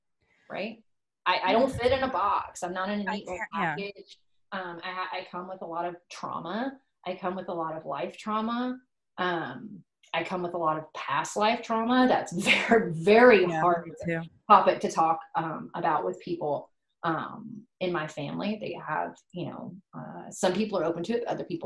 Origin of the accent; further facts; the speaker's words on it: the South, United States; I am from the South. I was raised in a, you know, Church of Christ household. My grandfather was a preacher, you know, very, very strict.